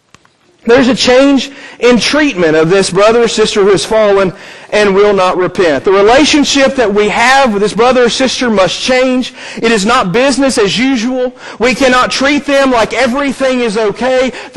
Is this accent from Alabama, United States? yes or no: no; Lawrenceburg, Tennessee, United States; I grew up in Lawrenceburg, Tennessee.